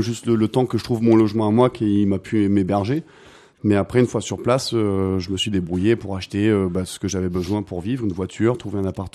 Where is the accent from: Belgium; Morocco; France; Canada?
France; Auvergne-Rhône-Alpes; Puis moi, je suis du Vercors, enfin, de la Drôme, je suis souvent dans le Vercors, j'habite en Haute-Savoie.